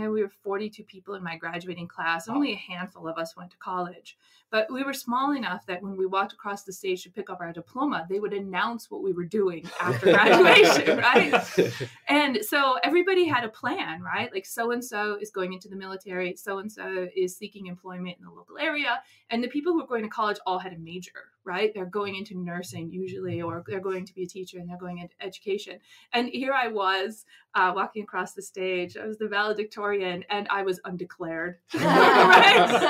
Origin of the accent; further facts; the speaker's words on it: Michigan, United States; I'm from the Upper Peninsula, and design was never sort of a subject that anybody studied or thought about.